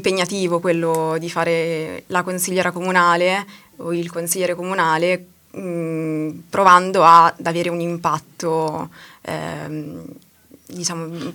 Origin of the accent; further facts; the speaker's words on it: Saronno, Lombardy, Italy; also born or lived in Egypt; Io vivo a Saronno da sempre. È vero che sono nata in Egitto, però sono cresciuta a Saronno